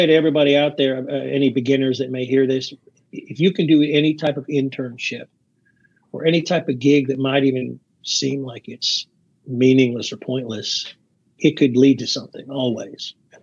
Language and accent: English; Chattanooga, Tennessee, United States; now in Nashville, United States; Came back to Chattanooga, where I grew up. I'm in Nashville now. But I grew up in Chattanooga, came back, learned how to read music, got into Belmont.